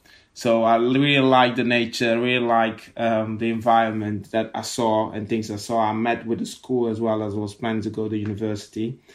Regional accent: Curaçao; moved away as an adult; also born or lived in Wales / Rotterdam; So I was born in Wales and I moved as a baby to Curaçao, and then always living there

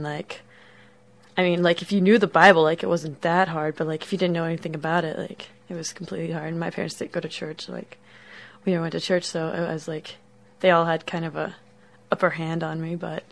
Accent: Hutchinson, Kansas, United States; I was born in Hutchinson, Kansas, and we lived 6 miles out of town. And both my parents worked inside of Hutch.

